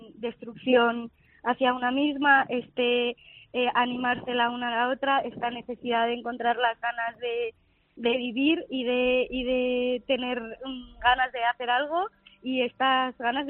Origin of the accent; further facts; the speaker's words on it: Pamplona, Navarre, Spain; tuvimos que volver a nuestra ciudad de origen, que yo soy de Pamplona